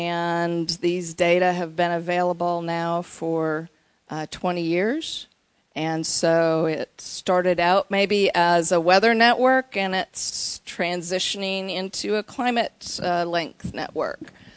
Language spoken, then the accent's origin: English; Wisconsin, United States; now in Norman, United States; I came down in 1987, and I stayed. Actually, I came originally from Wisconsin, and my intent was to go back, and I married an Oklahoman